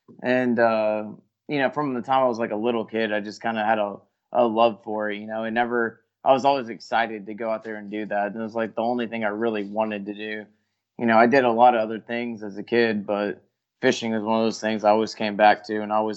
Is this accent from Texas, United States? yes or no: yes; Houston, Texas, United States; And then I guess when I was 16, we moved to West Texas. So we moved from the Houston area out closer to Lake Amistad.